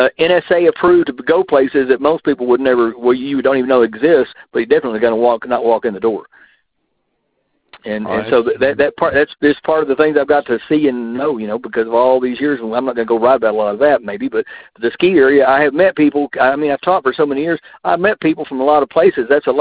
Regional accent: Texas, United States; accent: Texas Panhandle; my accent is from the Texas Panhandle. And I can't get rid of it. I wish I could.

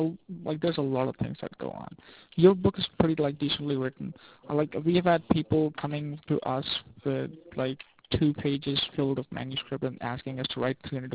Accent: Rockford, Illinois, United States; moved away as an adult; now in New York, United States; I came from Rockford to New York about 4 years ago, and I signed up with these guys.

